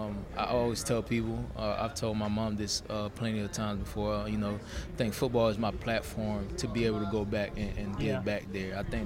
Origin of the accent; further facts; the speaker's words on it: Haiti; English is a second language; now in Orlando, United States; You know, I learned French. You know, you speak French in school growing up in Haiti. Kind of lost touch of that a little bit, but I'm still pretty fluent with Creole.